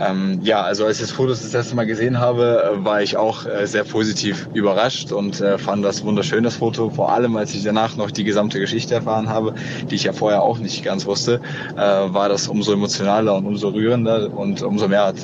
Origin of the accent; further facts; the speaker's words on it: Essen, North Rhine-Westphalia, Germany; also born or lived in Ukraine; ich bin gebürtiger Ukrainer und bin in Essen aufgewachsen, fast mein gesamtes Leben lang.